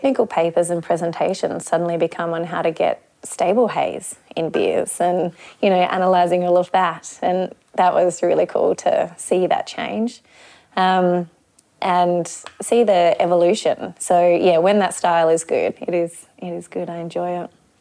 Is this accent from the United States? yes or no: no; Australia; being an Australian, like, you know, you have to make a good lager.